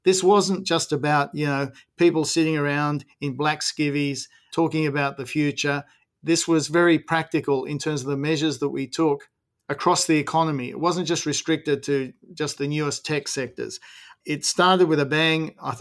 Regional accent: New South Wales, Australia; Yep, so am I.

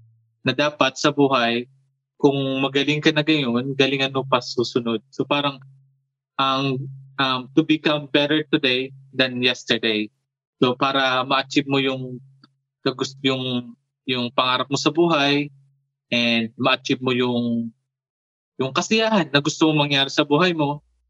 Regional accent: Bicol Region, Philippines; sa local sa doon sa amin sa Bicol

